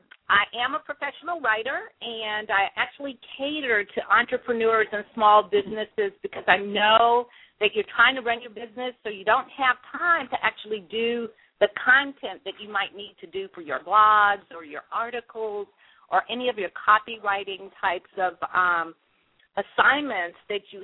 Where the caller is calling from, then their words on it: Atlanta, Georgia, United States; I'm calling from Atlanta.